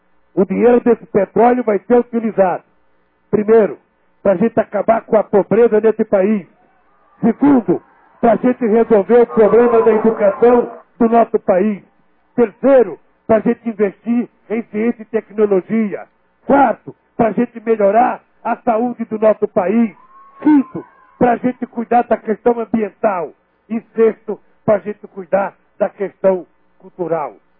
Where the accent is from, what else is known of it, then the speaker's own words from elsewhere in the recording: Brazil; porque eu sei, como brasileiro, como pai e como presidente, que não tem nada para dignificar mais um homem ou uma mulher do que trabalhar